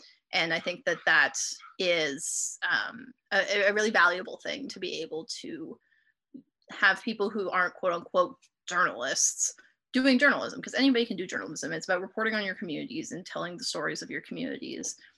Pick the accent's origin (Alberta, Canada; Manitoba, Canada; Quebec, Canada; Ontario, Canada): Alberta, Canada; I'm from Alberta originally.